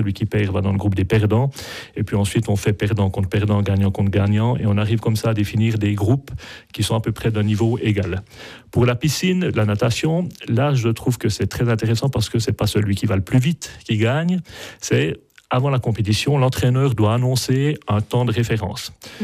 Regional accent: Le Noirmont, Jura, Switzerland; Je suis du Noirmont, j'ai voyagé énormément, je suis allé en Amérique du Sud, j'ai traversé l'Afrique à moto, j'ai vécu 5 ans au Vietnam.

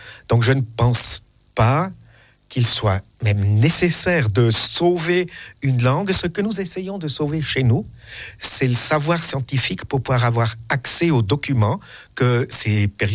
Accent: Jura, Switzerland; on l'observe aussi chez nous dans le Jura.

